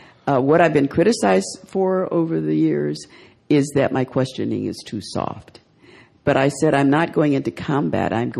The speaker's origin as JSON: {"language": "English", "town": "Monroe", "region": "Louisiana", "country": "United States", "tie": "born or raised there", "said": "When I grew up in Monroe, Louisiana, where there was a whole different story."}